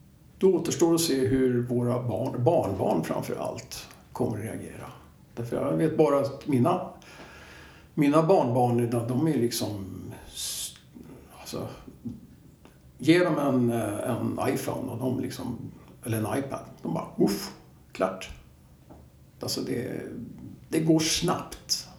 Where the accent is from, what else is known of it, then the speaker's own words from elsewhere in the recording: Rågsved, Stockholm County, Sweden; Jag är uppväxt i Rågsved. Flyttade in när det var nytt. 70-talet, 60-talet, 70-talet.